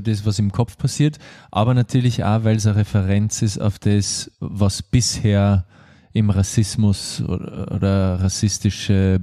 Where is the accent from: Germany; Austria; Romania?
Austria; ich bin ja im Land aufgewachsen, in so einem Tal. Im Radio ist Ö3 gerannt und das ist halt so ein Hitradio in Österreich.